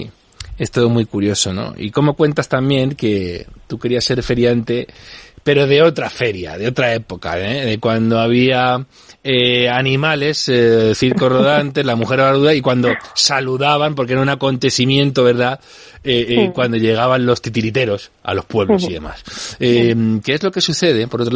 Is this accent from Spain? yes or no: yes; Alcobendas, Community of Madrid, Spain; yo me crié en Alcobendas